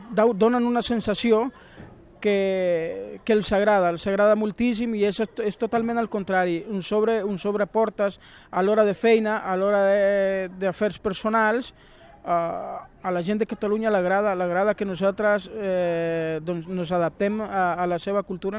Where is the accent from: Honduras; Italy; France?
Honduras; now in Spain; Bueno, nosaltres, un dels nostres objectius és que no es morin les nostres arrels hondurenys i també promoure l'adaptació de la nostra cultura hondurenya a la cultura catalana